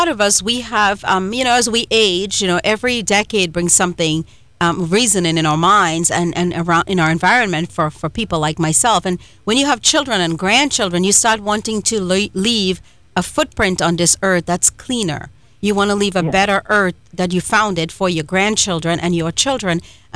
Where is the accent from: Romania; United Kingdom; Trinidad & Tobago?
Trinidad & Tobago; now in United States; I was born in the islands. I was born in Trinidad and Tobago, and I was raised in a village.